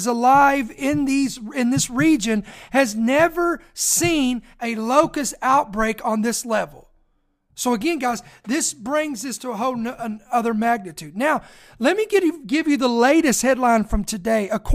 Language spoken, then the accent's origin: English; Kentucky, United States; born there; I live in southern Indiana. I'm a little bit farther north to be called a southerner, but I was born in Kentucky, so I can call myself a southerner.